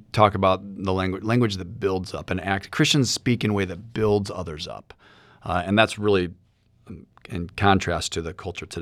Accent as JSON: {"language": "English", "town": "St. Louis", "region": "Missouri", "country": "United States", "tie": "born or raised there", "said": "And I'm not from Texas. I grew up here in St. Louis, but my parents are Texan."}